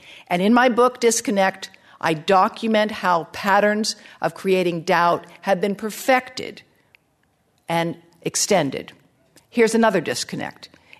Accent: United States; being American, I confess to a certain belief that our country is the best and the greatest in everything.

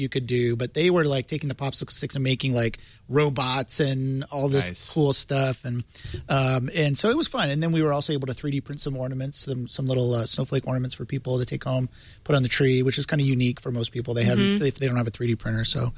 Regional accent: Benicia, California, United States; which is the makerspace I started in Benicia, my hometown.

